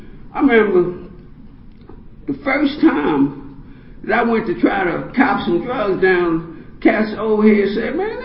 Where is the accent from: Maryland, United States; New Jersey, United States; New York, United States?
Maryland, United States; Baltimore; I grew up in Baltimore City, bottom of Pennsylvania Avenue on Ogle Avenue.